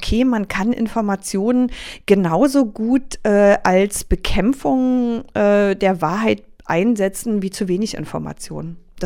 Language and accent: German; Berlin, Germany; Es gibt ja viele Lieder über meine Heimatstadt Berlin